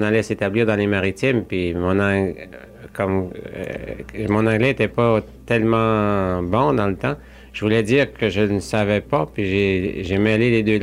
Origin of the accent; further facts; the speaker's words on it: Sainte-Anne-de-la-Pérade, Quebec, Canada; Mais j'ai grandi à Saint-Anne-de-la-Pérade, le petit poisson des Chenaux.